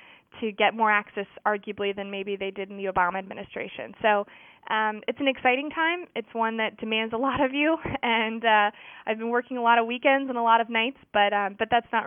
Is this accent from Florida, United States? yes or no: no; Winston-Salem, North Carolina, United States; And I grew up in Winston-Salem, but I didn't go to any North Carolina schools